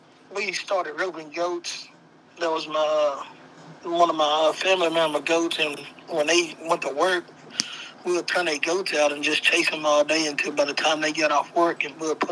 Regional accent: Huntsville, Texas, United States; Huntsville, Texas.

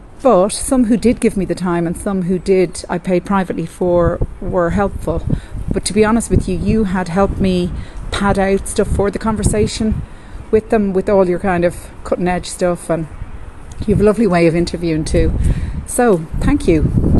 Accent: Ireland; Because I'm from Ireland, they're a little bit behind with meds and stuff.

